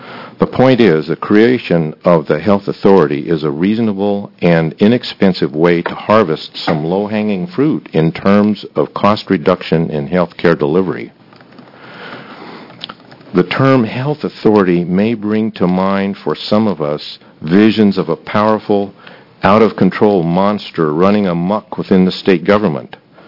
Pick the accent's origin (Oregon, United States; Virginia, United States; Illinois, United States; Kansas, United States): Oregon, United States; Corvallis; I'm from Corvallis, Oregon.